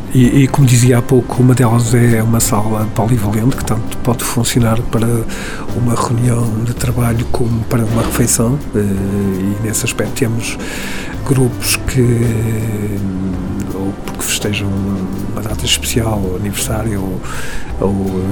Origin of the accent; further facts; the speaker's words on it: Viana do Castelo, Portugal; sou vianense gema e adoro esta cidade